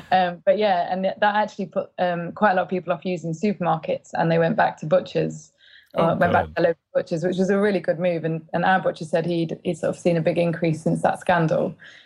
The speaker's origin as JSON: {"language": "English", "region": "England", "country": "United Kingdom", "said": "I'm from Northern England, and basically as soon as you stop breastfeeding, you're given strong tea with milk. That's what you're brought up on."}